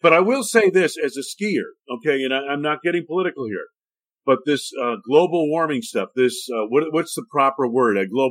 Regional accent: Massachusetts, United States; Well, I grew up on skis in Western Massachusetts at a place called Bosquet, one of the oldest ski areas in the country. And, you know, so we know bad snow in southern New England.

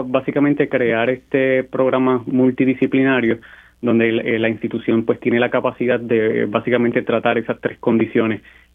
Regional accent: Puerto Rico; tenemos el sueño de siempre volver a la isla, especialmente que muchos de nosotros nos consideramos que somos productos puertorriqueños para Puerto Rico

